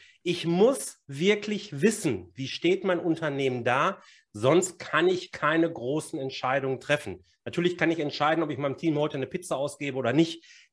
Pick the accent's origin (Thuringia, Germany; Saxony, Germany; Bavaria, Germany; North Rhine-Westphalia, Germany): North Rhine-Westphalia, Germany; Bochum; born there; accent: Bochum slang; now in Haltern am See, Germany; 49 Jahre, wohne mit meiner Familie am nördlichen Rand des Ruhrgebiets, Haltern am See, bin gebürtiger Bochumer, kommt auch in meinem Slang immer mal wieder ein bisschen durch